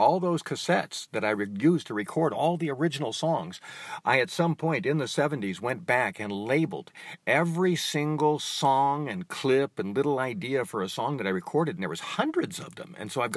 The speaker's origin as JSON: {"language": "English", "region": "California", "country": "United States", "said": "And because I was from California"}